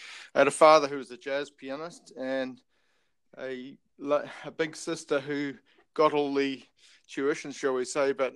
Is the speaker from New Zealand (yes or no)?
yes; Tauranga, Bay of Plenty, New Zealand; born there; I'm an old boy. I'm just about at that stage when the government starts paying me for doing nothing. You know, I was born in Tauranga in 1957